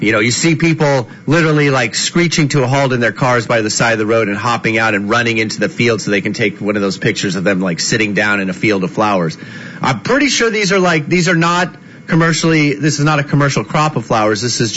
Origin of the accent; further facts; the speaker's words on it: California, United States; the wild mustard weed that I grew up with in Southern California